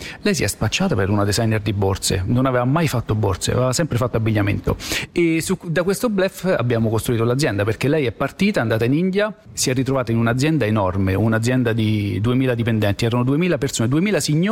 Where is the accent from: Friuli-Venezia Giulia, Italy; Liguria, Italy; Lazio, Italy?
Lazio, Italy; Caprarola; Noi veniamo da Caprarola, un paese di 5.000 persone